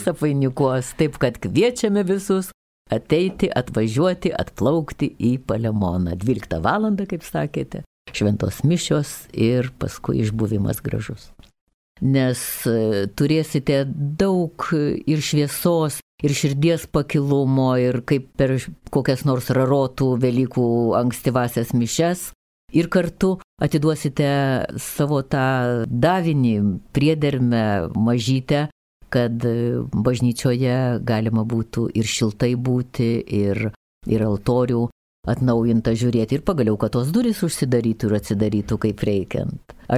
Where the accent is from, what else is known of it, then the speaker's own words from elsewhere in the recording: Kaunas, Kaunas County, Lithuania; aš iš viso prigimimo esu iš Šančių, iš Nemuno, iš Kranto alėjos ten